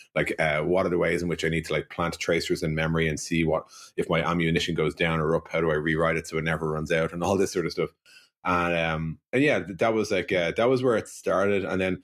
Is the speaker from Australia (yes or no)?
no; Dublin, Leinster, Ireland; I grew up in Dublin in the 1980s.